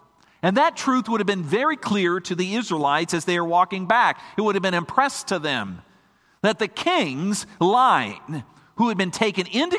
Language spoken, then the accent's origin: English; Minnesota, United States; also born or lived in Iowa / Indiana; I grew up in Minnesota. I lived in Iowa and Indiana before I came here.